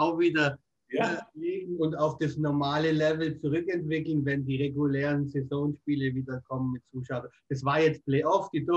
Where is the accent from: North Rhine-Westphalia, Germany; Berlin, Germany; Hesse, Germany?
Berlin, Germany; Also als Berliner jetzt mal wirklich, Berlin ist immer ein Kandidat